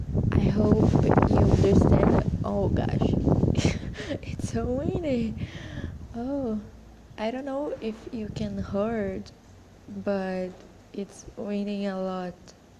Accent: Brazil; first language Portuguese; English is a second language; I speak Portuguese, but not European Portuguese, Brazilian Portuguese, because I'm from Brazil

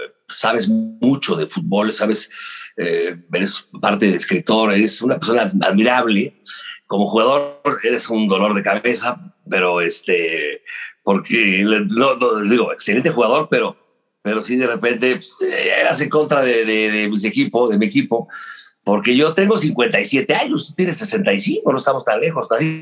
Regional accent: Mexico City, Mexico; yo vivía en un lugar que se llama, nací en la Unidad de Independencia, aquí en el sur de la Ciudad de México, cuando yo era chavito en aquel entonces.

